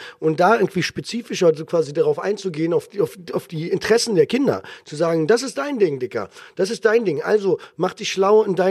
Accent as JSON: {"language": "German", "region": "Berlin", "country": "Germany", "said": "bei uns in Berlin ist es so, dass wir, weiß ich auch nicht, woher das kommt, dass wir 6 Jahre Grundschule haben."}